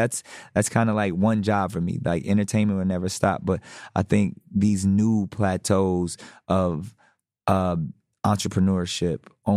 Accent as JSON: {"language": "English", "town": "San Diego", "region": "California", "country": "United States", "tie": "born or raised there", "said": "the next one's going to be in my hometown of San Diego."}